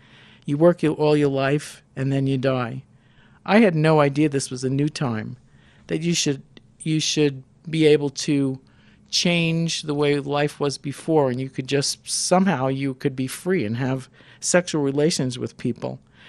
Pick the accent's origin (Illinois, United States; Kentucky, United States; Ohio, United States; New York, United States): New York, United States; Well, I mentioned last year that I grew up in New York, and in 1969, I went to Woodstock.